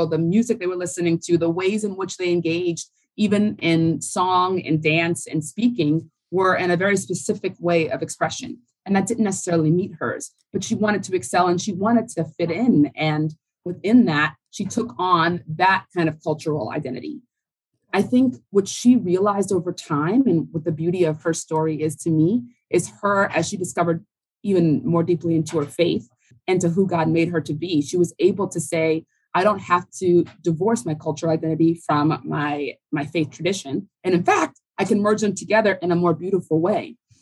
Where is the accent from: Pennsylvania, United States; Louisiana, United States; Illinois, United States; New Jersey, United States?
Louisiana, United States; New Orleans; I'm from New Orleans, Louisiana.